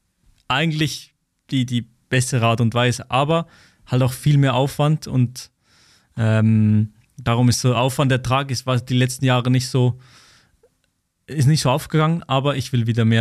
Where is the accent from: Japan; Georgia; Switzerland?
Switzerland; accent: Swiss German; ich habe auch lange Zeit Dialektvideos gemacht, in meinem komischen Schweizer Dialekt.